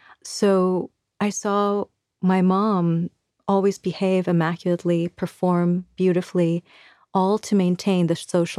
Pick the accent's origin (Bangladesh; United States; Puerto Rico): Bangladesh; So I am from Bangladesh. I was born there in 1983